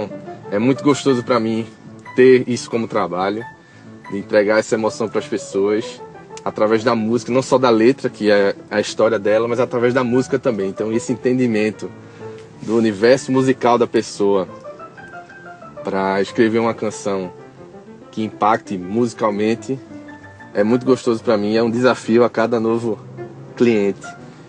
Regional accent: Recife, Pernambuco, Brazil; sou de Recife, Pernambuco, músico e compositor.

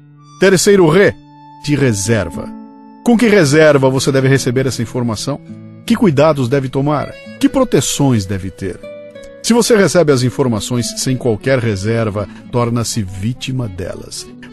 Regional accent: Bauru, São Paulo, Brazil; eu sou de Bauru e falo porta. E cada vez que aparece um R e eu posso falar re, eu faço questão.

